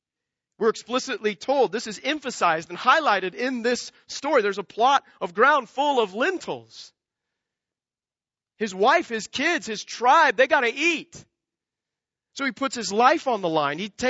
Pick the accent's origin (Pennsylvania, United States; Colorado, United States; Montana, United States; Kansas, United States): Kansas, United States; I grew up in Kansas, and you don't schedule things around harvest time.